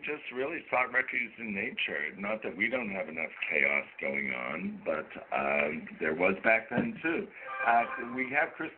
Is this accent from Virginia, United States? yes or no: no; Boston, Massachusetts, United States; I'm from Boston personally, and this goes way back to Walden Pond